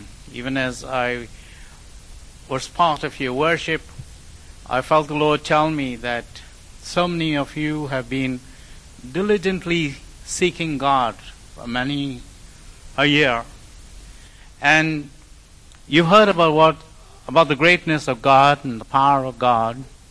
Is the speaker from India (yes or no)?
yes; India; now in New Zealand; As an Indian, you know, a mic in my hand is a great handicap, because we love to talk with our hands.